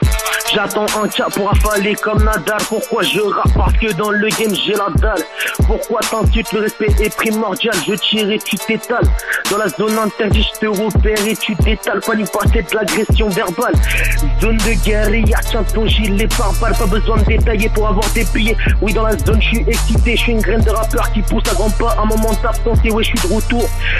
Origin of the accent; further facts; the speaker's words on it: Algeria; now in Paris, France; Ouais, on représente Paris, on est en New York, on est algérien.